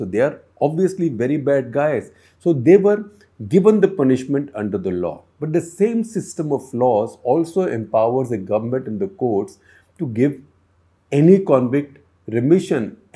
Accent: India; We are fellow Indian citizens. We are human beings.

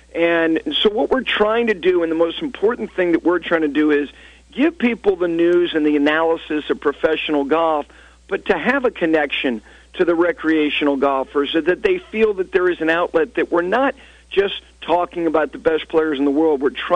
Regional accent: Ridgewood, New Jersey, United States; I'm blessed to have really good friends that I've had my whole life growing up in Ridgewood, New Jersey

